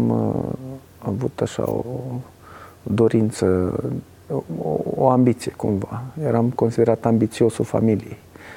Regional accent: Brașov, Brașov County, Romania; born there; M-am născut la Brașov în 1976, într-o familie de muncitori.

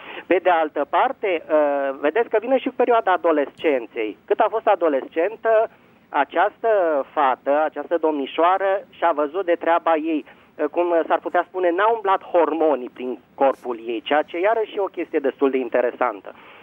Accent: Bucharest, Romania; din București.

